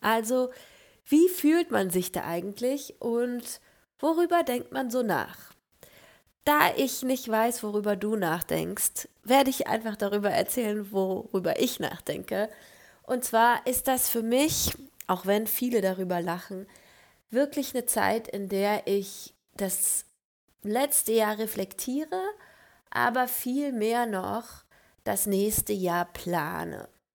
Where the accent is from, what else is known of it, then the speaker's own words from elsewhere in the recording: Germany; das finde ich als Deutsche sehr komisch